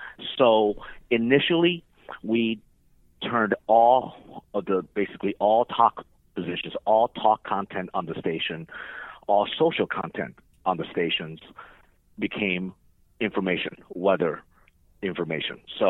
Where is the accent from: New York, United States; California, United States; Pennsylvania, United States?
California, United States; You know, I'm from California, so you know I'm used to earthquakes.